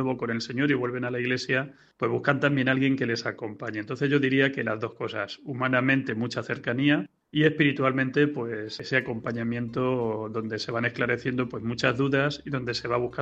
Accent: Bolaños de Calatrava, Castilla-La Mancha, Spain; also born or lived in Ciudad Real; Aunque nací en Ciudad Real, soy de Bolaños de Calatrava.

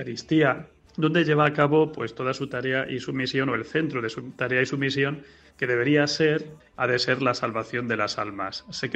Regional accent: Bolaños de Calatrava, Castilla-La Mancha, Spain; also born or lived in Ciudad Real; Aunque nací en Ciudad Real, soy de Bolaños de Calatrava.

